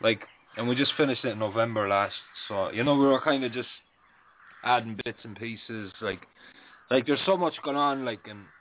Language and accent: English; Ireland; I'm from Ireland. Been rapping about 7-8 years.